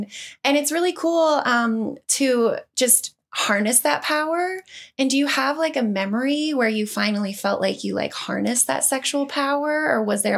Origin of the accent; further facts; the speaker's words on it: Midwest, United States; You know, I grew up in the Midwest as well.